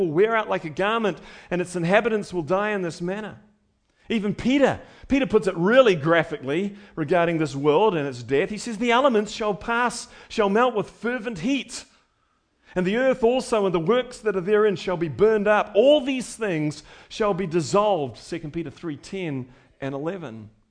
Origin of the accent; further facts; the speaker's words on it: New Zealand; Well, I'm a Kiwi, I'm a New Zealander, so I got a little longer, hopefully.